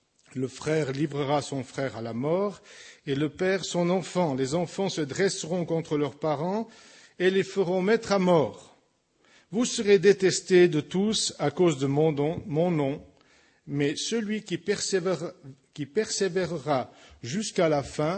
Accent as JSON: {"language": "French", "region": "Vaud", "country": "Switzerland", "lives_now": "Geneva, Switzerland", "said": "je suis un Vaudois rempoté à Genève, puisque je viens de Yon-sur-Morge. Et mon église de base, d'envoi, c'était l'église des Amandiers à Lavigny"}